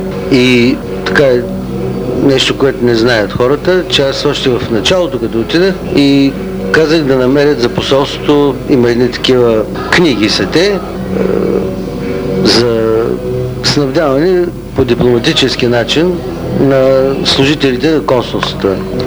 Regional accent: Shumen, Shumen Province, Bulgaria; И скоро бях в моя роден град Шумен

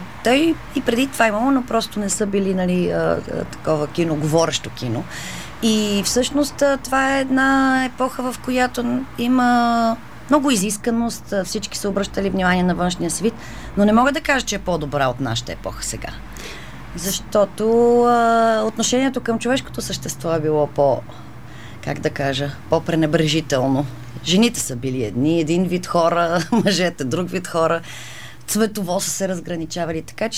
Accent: Kyustendil, Kyustendil Province, Bulgaria; also born or lived in Algeria; Да, иначе съм от Кюстендил, съм живя в Алжир, това добре звучи.

